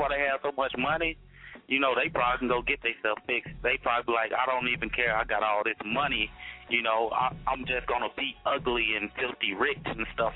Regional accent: Monroe, Louisiana, United States; I'm from Monroe, Louisiana, 318. It's like 2 hours from Shreveport, 4 hours from Dallas, Texas.

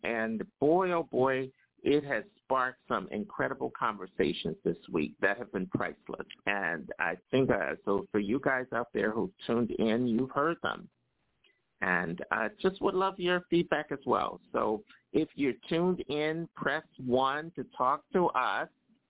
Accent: Philadelphia, Pennsylvania, United States; I remember going to the Uptown Theater as well growing up in Philadelphia.

